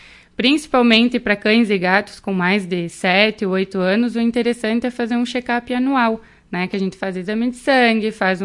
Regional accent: Marau, Rio Grande do Sul, Brazil; é minha cidade natal, né? Eu trabalhei em Concórdia logo depois que eu me formei, fiquei um tempinho lá, mas a saudade de casa

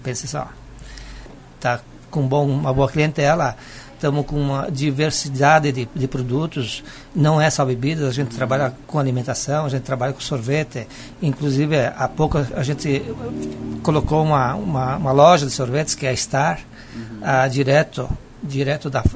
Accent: Constantina, Rio Grande do Sul, Brazil; also born or lived in Sarandi; Eu sou natural de Constantina

